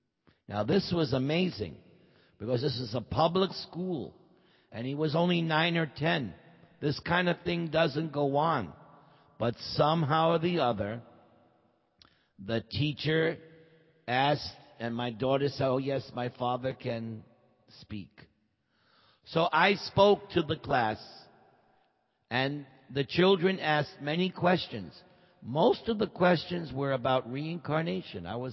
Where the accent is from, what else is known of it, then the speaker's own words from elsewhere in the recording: New York, United States; moved away; I come from New York. And anyone who grows up in New York, you think, we're in New York.